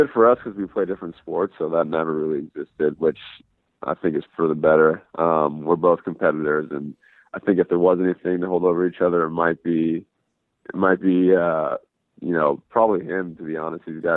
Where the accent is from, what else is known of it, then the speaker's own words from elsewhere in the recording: California, United States; luckily I'm from Southern California, so I was able to drive home that night after the game.